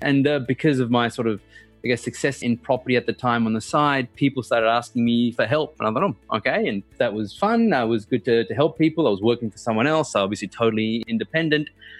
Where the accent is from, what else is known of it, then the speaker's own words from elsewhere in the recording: Griffith, New South Wales, Australia; also born or lived in Sri Lanka; I was born in Sri Lanka, came to Australia when I was, well, about a month shy of my 9th birthday. We grew up in a small country town called Griffith, which is about halfway between Sydney and Melbourne